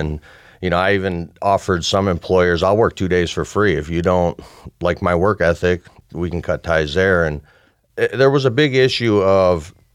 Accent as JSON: {"language": "English", "town": "Warren", "region": "Michigan", "country": "United States", "tie": "born or raised there", "said": "Well, I grew up in Warren, Michigan, the youngest of six children. Grew up in an okay neighborhood."}